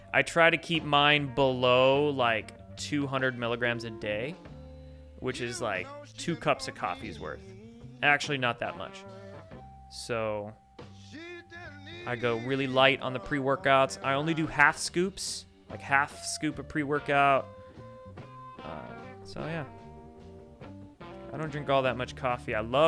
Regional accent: Bremerton, Washington, United States; So that's where I grew up. I grew up in the Navy town, Bremerton.

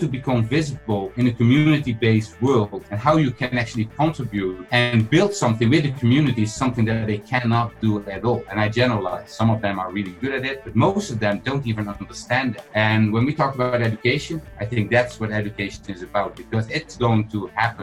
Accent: Netherlands; I'm from the Netherlands. I am almost 50 years old

